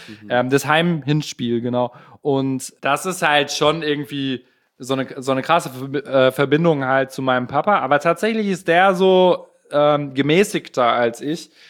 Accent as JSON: {"language": "German", "town": "Gelsenkirchen", "region": "North Rhine-Westphalia", "country": "Germany", "said": "Ist geil, weil ich komme aus Ückendorf."}